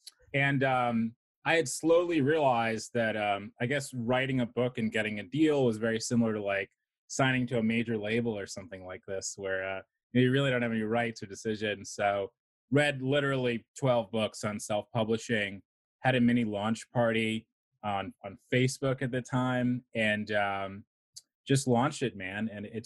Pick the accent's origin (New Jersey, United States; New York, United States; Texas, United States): New York, United States; Ardsley; Yeah, so born in New York City. Grew up just outside of the city in a small suburb called Westchester. For those familiar, it's a small 1 square mile town there called Ardsley.